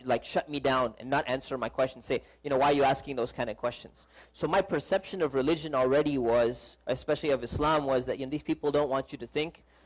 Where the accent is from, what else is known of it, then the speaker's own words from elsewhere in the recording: Cerritos, California, United States; also born or lived in Tustin; So I grew up here in Cerritos, California, Southern California. I was born and raised. I lived in Cerritos, and then in second grade, I moved to Tustin.